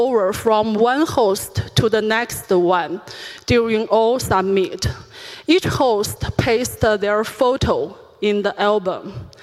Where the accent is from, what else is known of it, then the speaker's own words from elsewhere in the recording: Beijing, China; I'm from Beijing, China